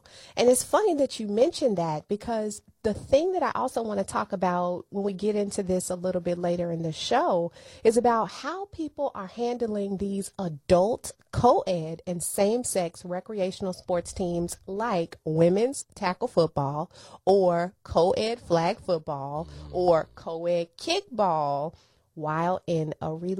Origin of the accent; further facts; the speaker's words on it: Chicago, Illinois, United States; my hometown? Really?